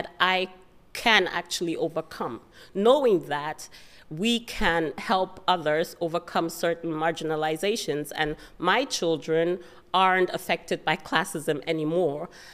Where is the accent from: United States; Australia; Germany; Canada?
Germany; I remember growing up in Germany and talking to my grandparents who were alive during World War II